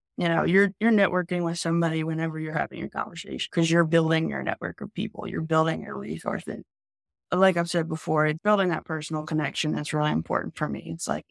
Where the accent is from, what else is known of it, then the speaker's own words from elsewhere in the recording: Philadelphia, Pennsylvania, United States; So I'm from Philadelphia, West Philly suburbs, born and raised.